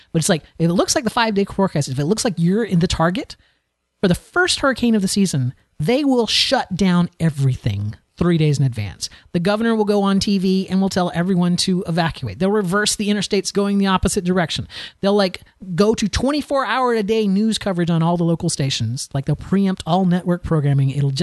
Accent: Florida, United States; Now, I'm from Florida. I was born and raised in Florida, so I am no stranger to hurricanes at all, right?

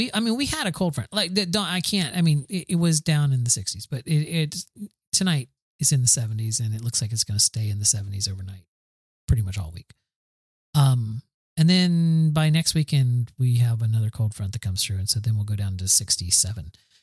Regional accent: the South, United States; I'm from the South. I experienced.

